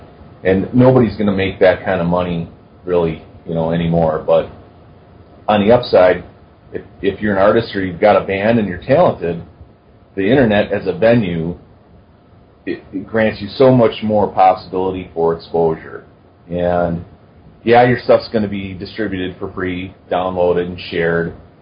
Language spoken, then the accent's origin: English; Wisconsin, United States; seeing as I'm from Wisconsin, it's beans.